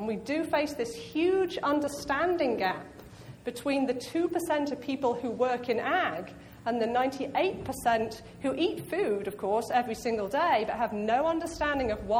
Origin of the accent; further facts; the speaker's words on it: Oxford, South East England, United Kingdom; now in Bozeman, United States; But I'm not from Arkansas. I am from Oxford, England. I've been over here for 6 years, 3 years at Cornell, three years at Washington State, and I just made the move to Bozeman